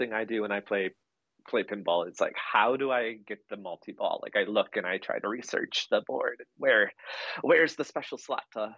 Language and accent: English; Milwaukee, Wisconsin, United States; born there; now in Minnesota, United States; No, actually, I was born next door in Milwaukee, Wisconsin.